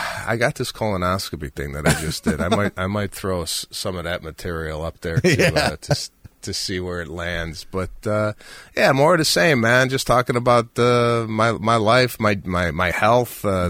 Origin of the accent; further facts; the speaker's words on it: Chicago, Illinois, United States; in my hometown of Chicago at the United Center